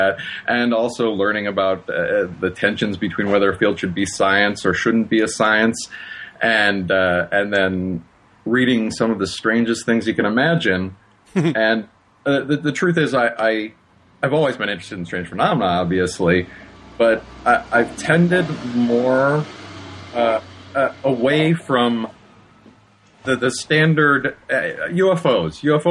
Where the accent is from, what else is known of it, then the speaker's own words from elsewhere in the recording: Chicago, Illinois, United States; Well, I usually tell people that I was raised in Chicago, and if you know Chicago politics, the dead can vote there